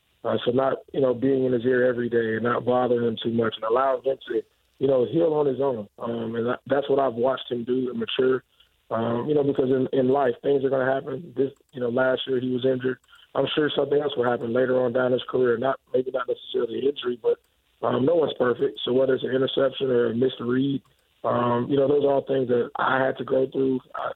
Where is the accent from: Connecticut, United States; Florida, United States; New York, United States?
Florida, United States; Tallahassee; You know, one, I'm from Tallahassee, Florida, and I definitely felt like Florida State should have been in the college football playoff.